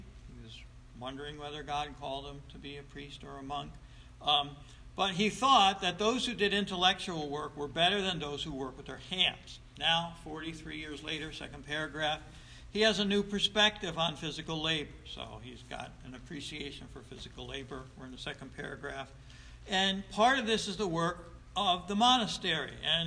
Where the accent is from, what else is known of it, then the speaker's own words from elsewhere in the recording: Texas, United States; Growing up in Texas, this one guy assumed he was going to be a man who labored primarily with his mind.